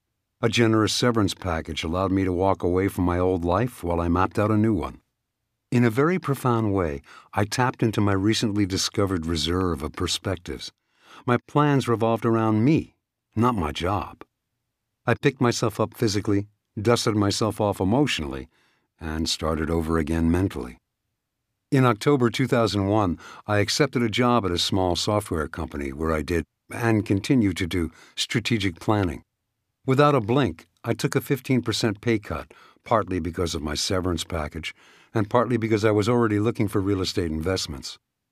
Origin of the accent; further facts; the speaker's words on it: Texas, United States; also born or lived in Maine; Growing up, I was born in Maine and grew up in Texas, where my Air Force father was stationed.